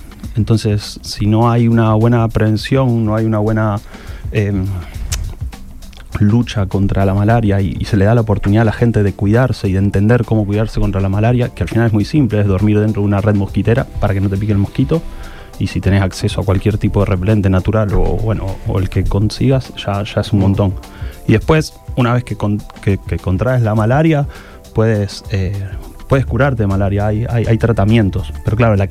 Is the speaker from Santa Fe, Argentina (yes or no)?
yes; Rosario, Santa Fe, Argentina; moved away as an adult; now in Mozambique; Eso fue en el 2008 que me fui. O sea, me fui con 22, 23.